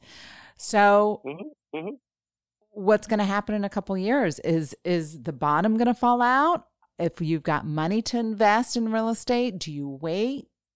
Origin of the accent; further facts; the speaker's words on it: Florida, United States; I'm from Florida.